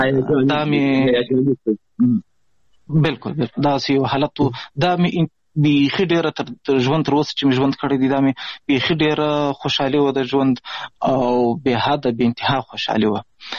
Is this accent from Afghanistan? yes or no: no; Pishin, Balochistan, Pakistan; د افغانستان د غزنی ولایت اوسېدونکی یم د مهاجرت شپې ورځې په پاکستان کې تیروم په پاکستان کې زیږیدلی یم د کوټې سره نږدې پښین ښار ګوټي ورته وایي په دې پښین ښار کې اوسېږم